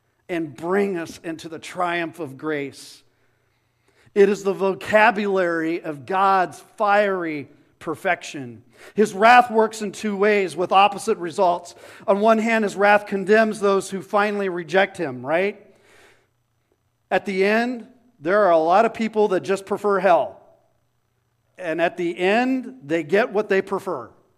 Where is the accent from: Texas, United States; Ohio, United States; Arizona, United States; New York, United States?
Arizona, United States; Phoenix; And I'm a city guy. I grew up in Phoenix. I went to school out here.